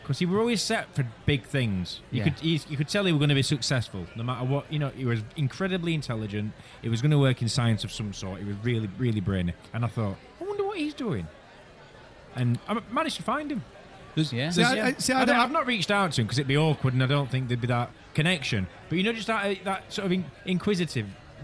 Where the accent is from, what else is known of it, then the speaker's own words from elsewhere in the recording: Rotherham, Yorkshire and the Humber, United Kingdom; Look, I grew up in Rotherham. If it's not bad enough growing up in Rotherham